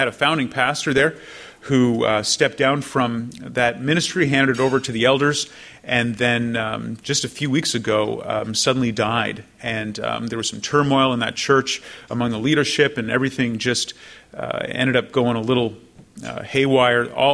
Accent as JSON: {"language": "English", "country": "Canada", "lives_now": "United States", "said": "I'm a Canadian citizen, and so it wasn't until January that I was able to get my green card"}